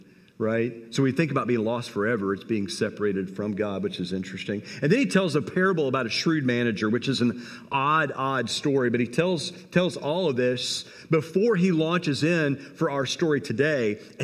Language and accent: English; Indiana, United States; I am an Indiana fan because I come from Indiana